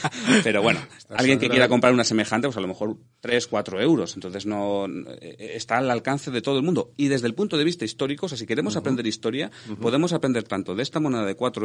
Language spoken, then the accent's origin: Spanish; Valencia, Valencian Community, Spain; mi tierra. O sea, Valencia está llena de gótico y de románico y eso influye mucho ese paisaje de la infancia.